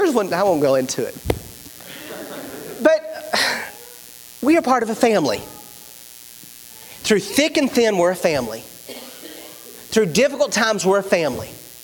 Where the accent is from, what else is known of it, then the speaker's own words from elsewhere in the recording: Bowling Green, Kentucky, United States; I grew up in Bowling Green.